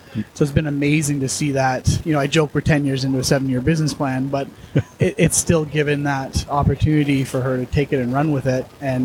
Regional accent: British Columbia, Canada; We're both originally from Vancouver Island.

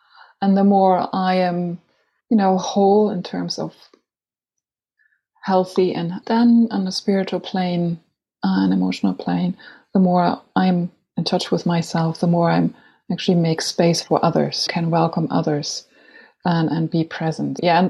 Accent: Frankfurt, Hesse, Germany; English is a second language; I was born and raised in Frankfurt am Main

